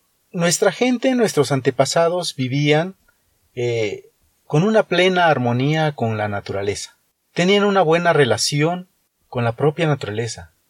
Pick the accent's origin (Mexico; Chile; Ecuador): Mexico; Tilantongo, Oaxaca; esto me motiva a mí el regresar a Tilantongo y vivir, hablar mi propia lengua, relacionarme con la propia naturaleza.